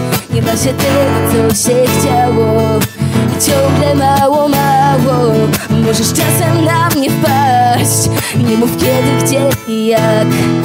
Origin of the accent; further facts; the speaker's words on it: Jarocin, Greater Poland Voivodeship, Poland; Bo jestem z Jarocina w ogóle.